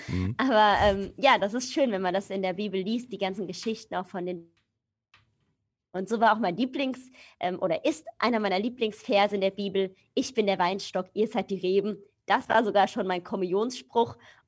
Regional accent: Hesse, Germany; ich war 2018 bis 2019 Bergstreßer Gebietsweinkönigin, also an der hessischen Bergstraße, wo ich herkomme. Und da, auch da gibt es natürlich eine Hintergrundgeschichte. Ich komme aus einer Winzerfamilie.

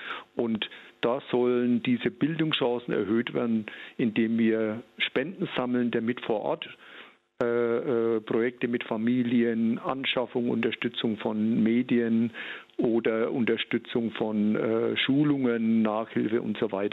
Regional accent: Bavaria, Germany; das es sehr viel bei uns in Franken gibt. Und das Kellerbier, was typisch ist für Oberfranken

